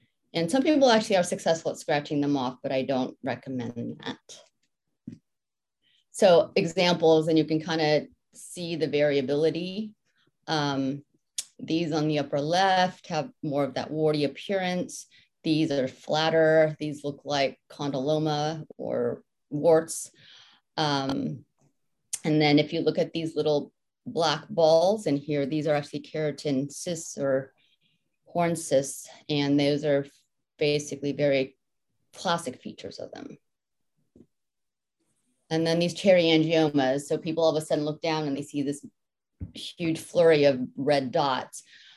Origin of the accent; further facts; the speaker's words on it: Villa Park, California, United States; also born or lived in New Jersey / Fullerton; I was born in New Jersey, moved to Orange County at the age of about 4 or 5, lived in Fullerton till 3rd grade, and then moved to Villa Park.